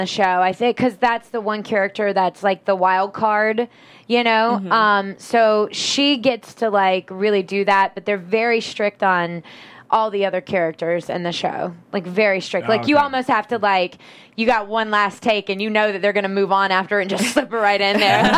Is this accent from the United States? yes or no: yes; the South, United States; I still don't like bullies, and I'm from the South.